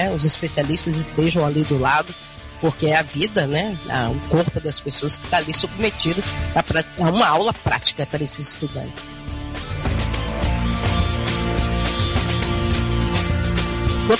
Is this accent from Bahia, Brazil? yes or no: yes; Jequié, Bahia, Brazil; do interior do estado e da minha terra natal, Jequié